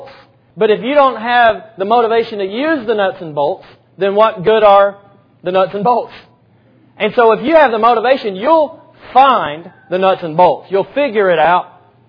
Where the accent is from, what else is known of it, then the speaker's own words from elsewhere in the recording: Alabama, United States; And my wife is from Tampa, and I'm from North Alabama.